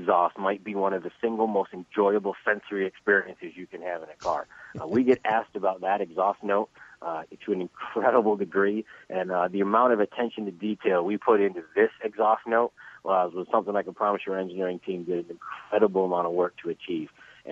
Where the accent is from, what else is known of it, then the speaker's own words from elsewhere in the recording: Detroit, Michigan, United States; Yeah, look, for me being a car enthusiast and growing up in the Detroit area, there isn't a better job I could possibly have.